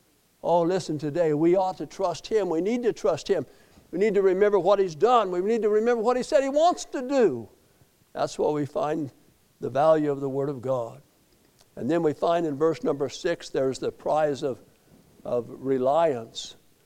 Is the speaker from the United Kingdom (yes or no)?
no; Colorado, United States; I was raised in Colorado, most of you know that, and north of Denver, about 75 or 80 miles, and kind of just at the edge of the mountains